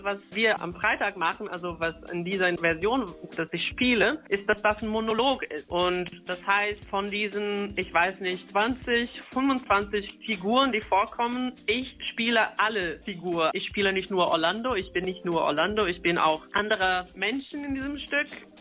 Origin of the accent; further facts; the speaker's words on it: Brazil; German is a second language; weil ich bin kein Englisch-Muttersprachlerin und ich komme aus Brasilien eigentlich